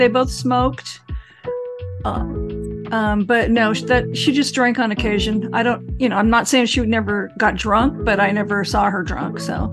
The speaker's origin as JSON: {"language": "English", "region": "California", "country": "United States", "tie": "born or raised there", "said": "I grew up in Southern California."}